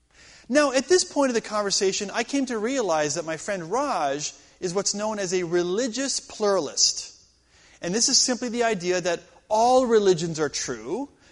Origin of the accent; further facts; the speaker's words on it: San Diego, California, United States; I'm from San Diego, and this weather feels just like San Diego.